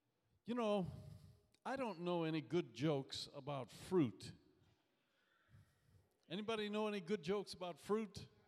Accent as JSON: {"language": "English", "country": "Jamaica", "tie": "born or raised there", "said": "I was growing up in Jamaica."}